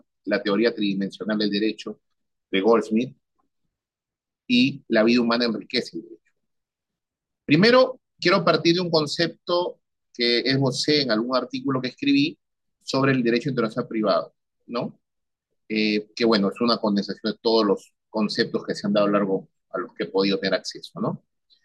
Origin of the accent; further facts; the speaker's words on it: Peru; lo que implica el derecho internacional privado de familia en mi país, en el Perú